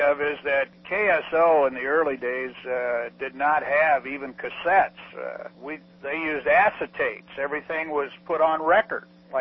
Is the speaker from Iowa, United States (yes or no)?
yes; Des Moines, Iowa, United States; Being born and raised in Des Moines, I knew a lot of people in Des Moines.